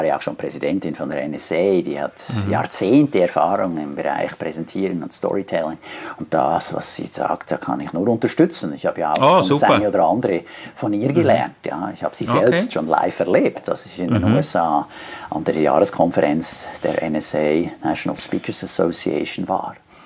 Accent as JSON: {"language": "German", "country": "Switzerland", "said": "ich komme aus der Schweiz. Dann lachen die alle."}